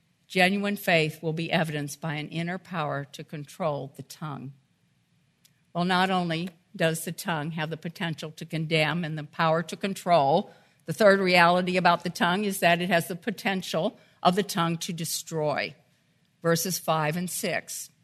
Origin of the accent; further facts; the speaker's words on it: St. Louis, Missouri, United States; As we mentioned, I grew up in St. Louis. I lived about 2 miles from Grant's farm, where the stables are for the Clydesdales.